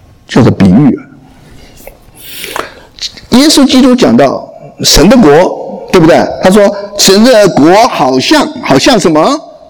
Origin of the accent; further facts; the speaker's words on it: China; 我们中国人做事不比印度人弱，但是为什么印度人升得这么快，我们中国人的话就一个都没有？